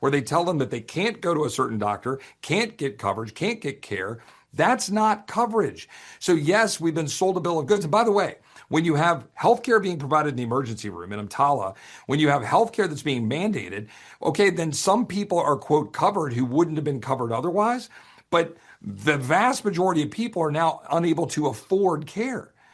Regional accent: Texas, United States; borders policy is probably the one that's the worst, but only by an edge for this reason, especially as a Texan.

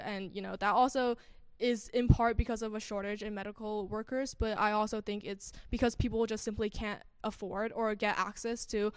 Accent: Texas, United States; especially because I'm from Texas and our minimum wage is, like, $7.50, which is definitely not enough to buy housing in Texas

